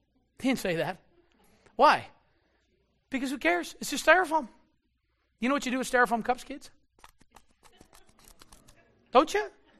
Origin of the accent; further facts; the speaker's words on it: Mizpeh, New Brunswick, Canada; I'm from Mizpeh, New Brunswick. Who knows where Mizpeh, New Brunswick is? You've never been there.